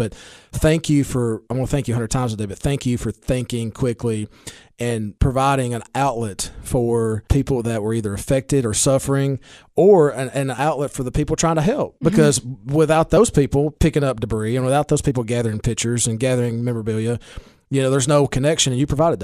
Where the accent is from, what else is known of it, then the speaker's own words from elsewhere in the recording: Baxter, Tennessee, United States; So I'm a Baxter guy. Love my hometown. Love mm-hmm. my community. I live west of Baxter. Grew up west of Baxter. Not the city limits, but Baxter is my place.